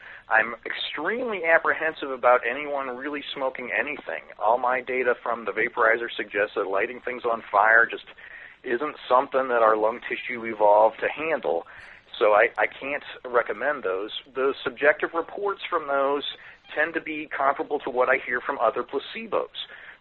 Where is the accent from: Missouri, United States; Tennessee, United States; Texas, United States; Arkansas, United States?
Missouri, United States; I love Kansas City. I grew up in Missouri